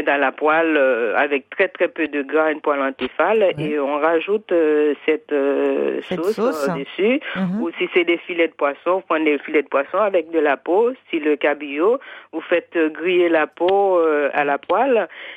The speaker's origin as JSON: {"language": "French", "country": "Haiti"}